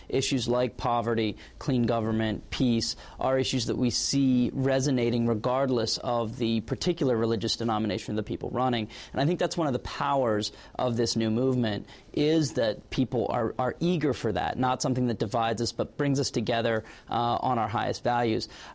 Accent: Virginia, United States; Tim Kaine won as governor in Virginia last year, which is my home state

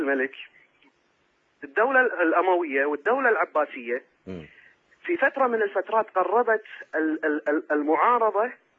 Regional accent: Kuwait; اللي كوني أنا كويتي مع الأسف الشديد لقينا عندنا أعضاء في مجلس الأمة الكويتي

